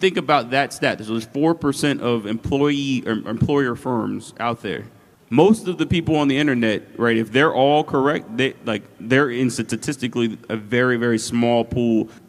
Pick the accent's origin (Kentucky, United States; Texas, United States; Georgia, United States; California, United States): Georgia, United States; Atlanta; I'm not an overly complicated person. I'm from Atlanta.